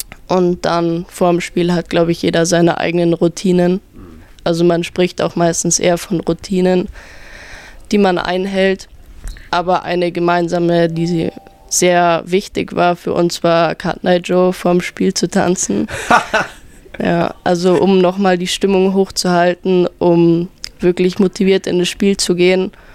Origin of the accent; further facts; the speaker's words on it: Geretsried, Bavaria, Germany; Und ich komme ja auch aus Geretsried. Deswegen, ich kenne viele dort, auch von früher schon, von klein auf.